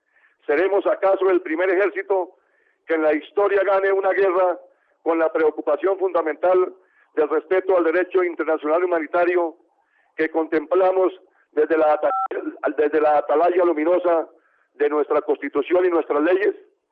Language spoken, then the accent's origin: Spanish; Florián, Santander, Colombia; A mi querida patria chica, a mi pueblo del alma, a mi querido Florián, pueblo santanderiano por excelencia